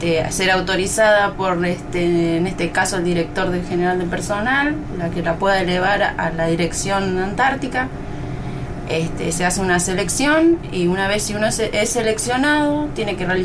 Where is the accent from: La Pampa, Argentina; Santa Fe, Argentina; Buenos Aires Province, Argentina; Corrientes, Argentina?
Buenos Aires Province, Argentina; González Catán; Yo soy de Buenos Aires, de González Catán, de la zona oeste, La Matanza. Nací ahí, me crié ahí